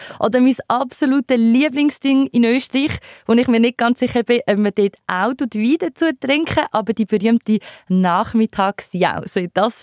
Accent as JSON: {"language": "German", "region": "Lucerne", "country": "Switzerland", "tie": "born or raised there", "said": "der Kanton Luzern, wie man so schön hört, ist natürlich meine Heimat. Und Emmen kenne ich natürlich auch sehr gut. Ich bin im Dorf nebenan aufgewachsen"}